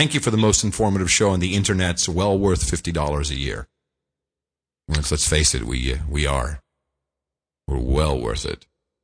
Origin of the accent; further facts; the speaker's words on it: San Fernando Valley, California, United States; The air has gotten so much better than when I was a kid growing up in the San Fernando Valley.